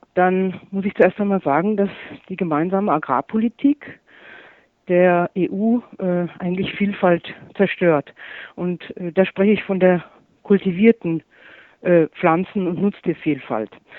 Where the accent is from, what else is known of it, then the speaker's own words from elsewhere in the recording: Austria; ich bin ja aus Österreich, ich bin Bergbäuerin und Imkerin. Wir haben einen Hof in 1000 Meter Seehöhe